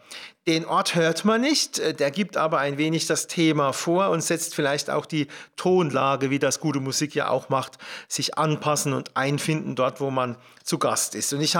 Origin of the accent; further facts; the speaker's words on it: Leimersheim, Rhineland-Palatinate, Germany; Das ist mein Antrieb, meine Heimatgemeinde zu gestalten, eine gute Zukunft zu führen, verwurzelt und mit den Menschen hier